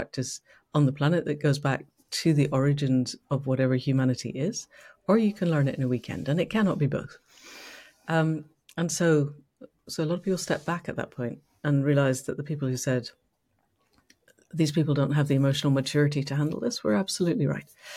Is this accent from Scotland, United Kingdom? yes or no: yes; Scotland, United Kingdom; moved away; So what comes up first is I was born and brought up in Scotland and I still massively identify as Scottish, but now I live on the borderlands between England and Wales. So edge places. I live on the edge of a village.